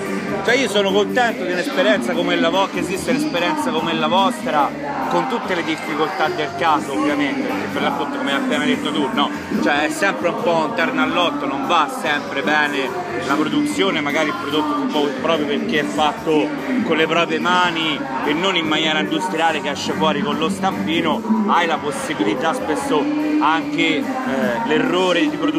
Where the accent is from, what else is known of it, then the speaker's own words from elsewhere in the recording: Tuscany, Italy; Poi, come si può sentire, anch'io sono toscano e quindi conosco molto bene anche le zone vostre